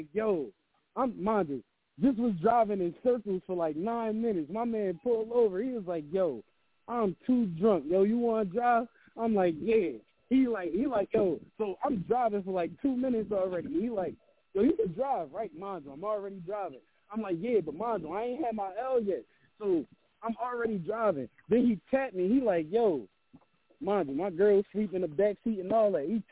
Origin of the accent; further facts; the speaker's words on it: Philadelphia, Pennsylvania, United States; I'm from Philly for y'all niggas that don't know.